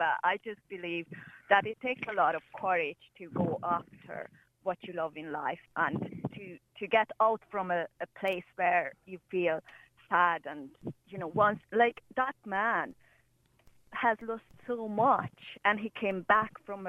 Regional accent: Hungary; English is a second language; now in Ireland; I'm Hungarian.

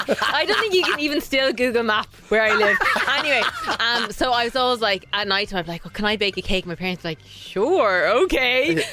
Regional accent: Ireland; Because as Irish people, we've grown up, we all know how to cook our meat, chicken, eggs and fish.

